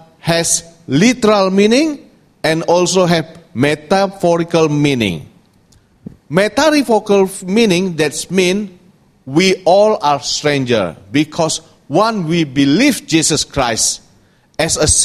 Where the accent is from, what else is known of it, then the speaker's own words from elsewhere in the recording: Indonesia; now in Hong Kong; I'm from Indonesia, moved to Hong Kong as a immigrant professional.